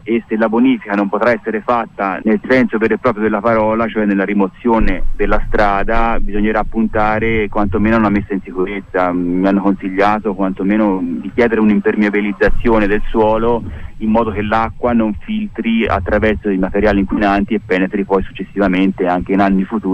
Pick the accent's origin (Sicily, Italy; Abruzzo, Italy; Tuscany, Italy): Tuscany, Italy; Empoli; also born or lived in Varese, Lombardy; io sono originario qui di Empoli, però per motivi di lavoro ho lavorato molti anni in Lombardia, in provincia di Varese, dove ho cresciuto la mia famiglia. Dopo un po' abbiamo deciso di tornare in Toscana per vivere in campagna, all'aria aperta